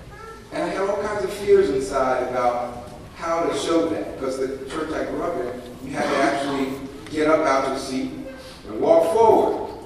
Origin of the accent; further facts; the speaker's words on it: New York City, New York, United States; I am from New York and grew up in the city. I'm used to the subway and skyscrapers and the bus and moving around like that.